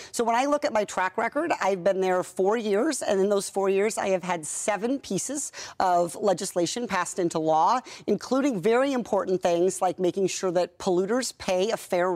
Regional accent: Iowa, United States; I think one of the things about growing up in Iowa is I grew up there in the 1980s during the farm crisis.

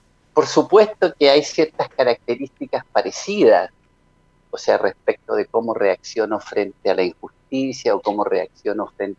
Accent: La Cisterna, Santiago Metropolitan Region, Chile; born there; yo nací en Fernández Albano, 420, en La Cisterna, en Santiago, en Chile, en Sudamérica.

